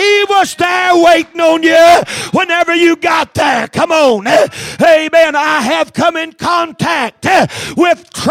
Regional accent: North Carolina, United States; and he's from West Virginia, I'm from North Carolina.

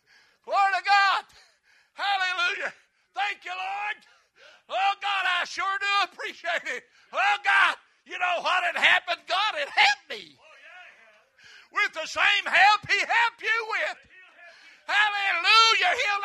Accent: Richlands, Virginia, United States; And he's from Grundy, and I'm from Richlands.

